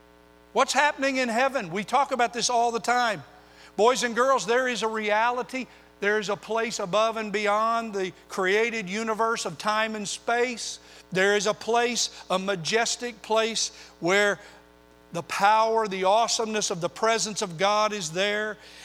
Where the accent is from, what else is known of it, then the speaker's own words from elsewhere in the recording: Oklahoma, United States; Now, I grew up in Oklahoma, and one of the things as a boy